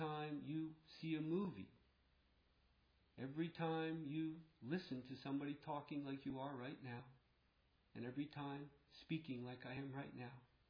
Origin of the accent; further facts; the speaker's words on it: United States; I'm an American. I don't even have a car, but I am an American.